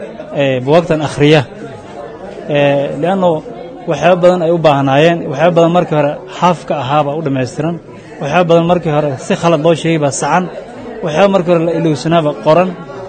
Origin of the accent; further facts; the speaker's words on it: Baareer, Bay, Somalia; also born or lived in Bardaale / Baidoa; aad iraada degmadaas bardaale aan ku dhashay baareer aan ku soo koray dugsiga hoose dhaxe ee sare waxaan ku qaatay magaalada Baydhabo